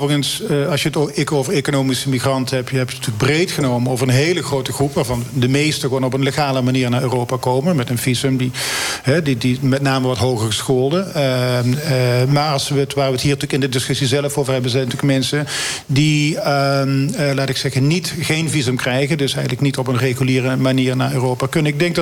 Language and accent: Dutch; Netherlands; Dat doen wij natuurlijk vaak als Nederlanders ook.